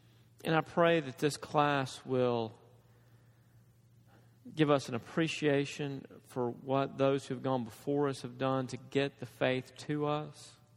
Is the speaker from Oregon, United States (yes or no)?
no; Dresden, Tennessee, United States; I grew up in Dresden, Tennessee, where we didn't have a lot of math. We did not offer any advanced math courses in our school.